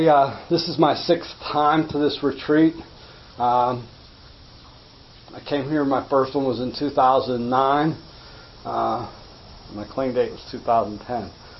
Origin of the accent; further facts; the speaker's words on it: Greensburg, Pennsylvania, United States; I come from Greensburg.